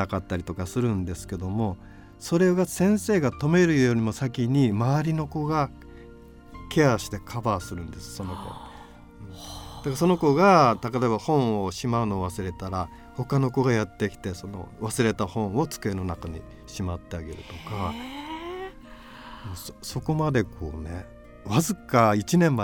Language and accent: Japanese; Kyushu, Japan; まあ、僕は九州の人間なんでちょっとそういうとこありますが